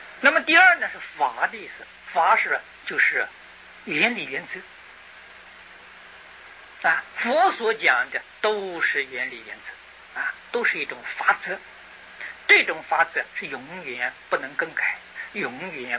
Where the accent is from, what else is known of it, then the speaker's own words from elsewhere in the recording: China; 那么这些理论与方法到了我们中国来，我们中国人也能用吗？